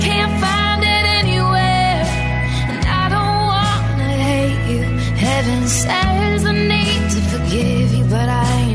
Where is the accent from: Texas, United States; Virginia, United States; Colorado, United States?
Texas, United States; Fort Worth; From Fort Worth.